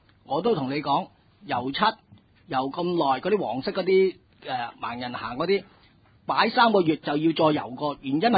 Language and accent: Cantonese; Hong Kong; 令到呢我哋香港人覺得可恥